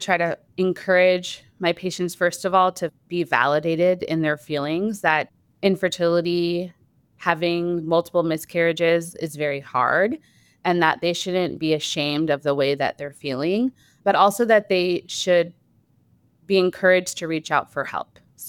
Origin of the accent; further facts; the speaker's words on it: Indiana, United States; I'm from Indiana, so I'm a big all things Indiana fan.